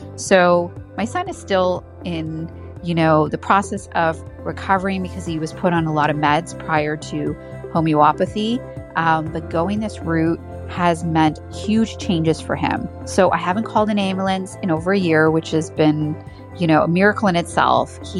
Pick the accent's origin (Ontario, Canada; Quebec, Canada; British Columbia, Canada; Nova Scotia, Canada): Ontario, Canada; Toronto; I'm from Toronto, Ontario, Canada.